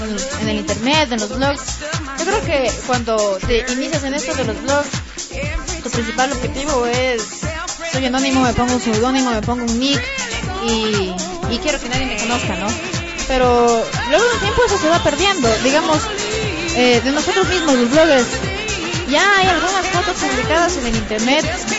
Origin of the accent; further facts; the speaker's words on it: Quito, Pichincha, Ecuador; ya saben que soy de Quito, ya saben que soy así